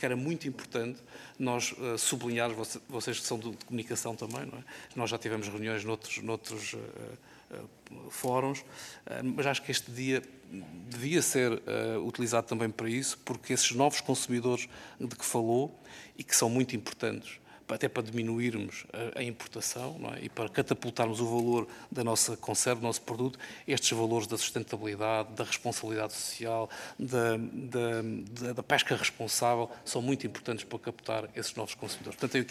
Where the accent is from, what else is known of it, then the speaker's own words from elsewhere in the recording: Algarve, Portugal; Eu sou do Algarve, portanto, muitas fábricas fecharam.